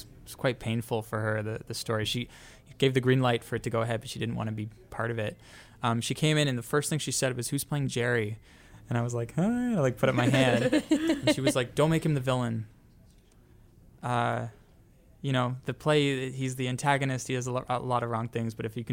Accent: Toronto, Ontario, Canada; Shalina and I have each done pantomimes, and we're each from Canada. We're each from Toronto.

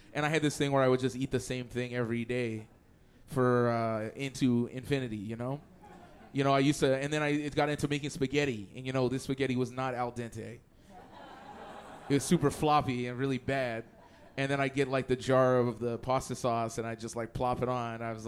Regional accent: Edmonton, Alberta, Canada; I'm from Edmonton originally

